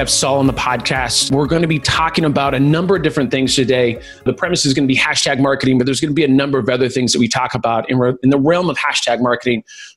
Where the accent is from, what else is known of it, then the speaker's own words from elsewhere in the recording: California, United States; I grew up here in California, so I had a little bit of a kind of a hippie household.